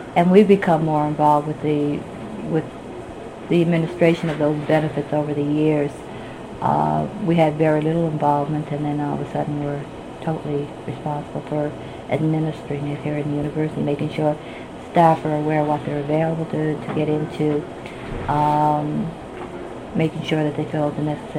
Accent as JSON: {"language": "English", "region": "Nova Scotia", "country": "Canada", "lives_now": "Halifax, Canada", "said": "I don't live in Halifax. Well, I live in Halifax, but I'm from Cape Breton, so I always like to go home over the holidays and visit with my family"}